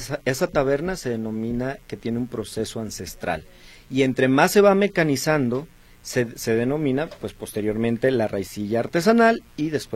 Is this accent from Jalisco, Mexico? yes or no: yes; Tenamaxtlán, Jalisco, Mexico; Yo siempre les digo en mi pueblo, Tenamaxlán, que es su casa